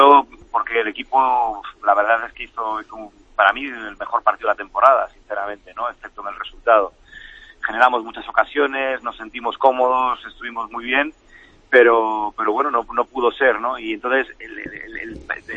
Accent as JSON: {"language": "Spanish", "region": "Galicia", "country": "Spain", "tie": "born there", "said": "yo me siento gallego, pero... que tienen Andalucía su casa también, ¿no? Gallego de nacimiento y andaluz de adopción."}